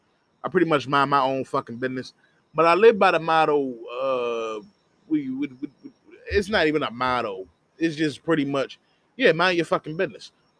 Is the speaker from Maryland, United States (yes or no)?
yes; Baltimore, Maryland, United States; Why would I change it now if I live 33 years and I'm from Baltimore?